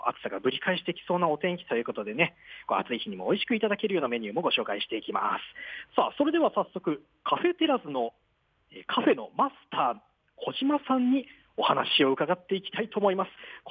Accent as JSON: {"language": "Japanese", "region": "Kyushu", "country": "Japan", "said": "私もですね九州出身なんですけど、"}